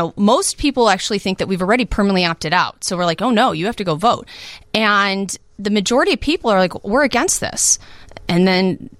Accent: Naperville, Illinois, United States; When I was growing up in Naperville, what you saw in downtown Naperville was a lot of family shops

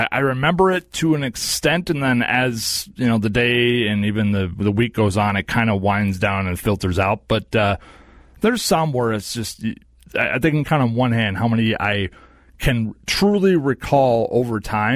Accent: Oklahoma, United States; born there; I was born in Oklahoma and I've always wanted to chase tornadoes.

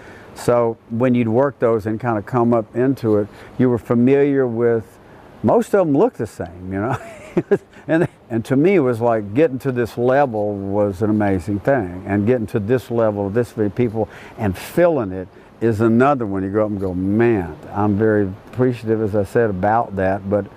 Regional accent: Florida, United States; And growing up on the Gulf, it was pretty interesting because a lot of people I knew down there that would come down would be from here or there.

